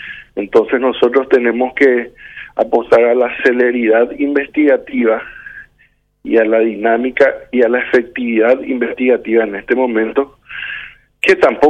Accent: Paraguay; nosotros como paraguayos

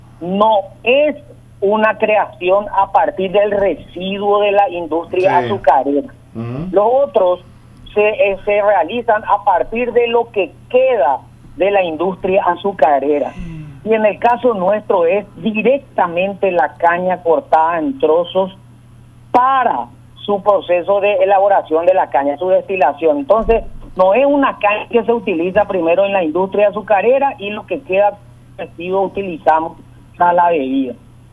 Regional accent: Paraguay; nuestro idioma guaraní, la caña paraguaya es también parte de nuestra esencia como paraguayos.

